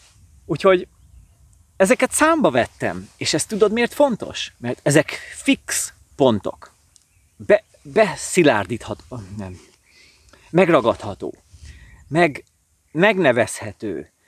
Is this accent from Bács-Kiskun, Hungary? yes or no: no; Pilisvörösvár, Pest, Hungary; now in Budapest, Hungary; Fontos volt, hogy beköltözzek Budapestre, Pilisvörösvárról, mert én vidéki gyerek vagyok egyébként. Ez 1999-ben volt